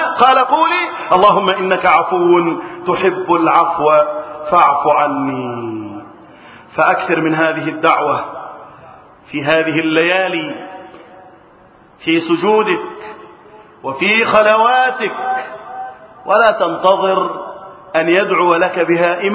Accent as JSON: {"language": "Arabic", "country": "Egypt", "said": "اللهم احفظ بلدنا مصر"}